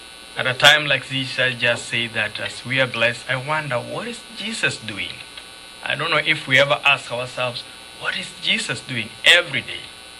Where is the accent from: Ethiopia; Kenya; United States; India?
Kenya; I come from Kenya.